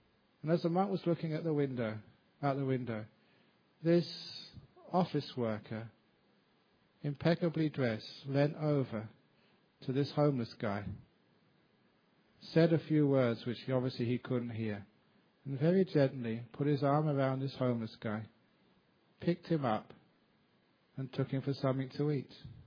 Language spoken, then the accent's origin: English; London, United Kingdom; because I came across them every now and again growing up in London.